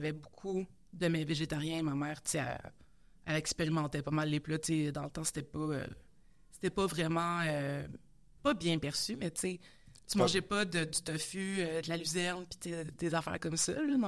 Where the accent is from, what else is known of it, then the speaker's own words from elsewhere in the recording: Sainte-Julienne, Quebec, Canada; Je viens pas de Montréal, je viens de Sainte-Julienne.